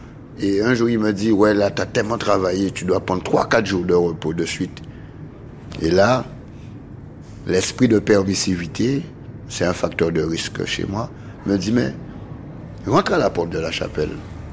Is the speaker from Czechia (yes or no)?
no; Guadeloupe; Moi, je viens de la Guadeloupe. Ça n'a pas de goût, ça n'a pas de puissance.